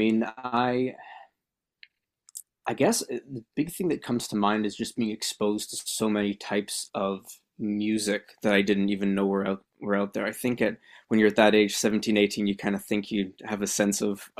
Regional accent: Toronto, Ontario, Canada; also born or lived in Montreal, Canada; I grew up in Toronto, but Montreal was wonderful.

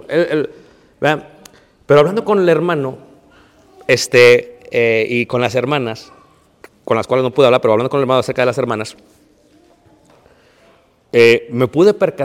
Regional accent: Mexico; now in United States; no, pues yo soy mexicano. Ah, ¿mexiquí? Le digo, ya, yeah, ¿mexiquí? Le digo, ¿mexiquí? Pero vivo en Americaní.

